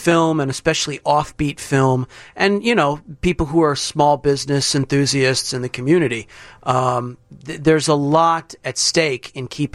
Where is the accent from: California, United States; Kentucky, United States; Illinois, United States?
Illinois, United States; Chicago; I'm from Chicago.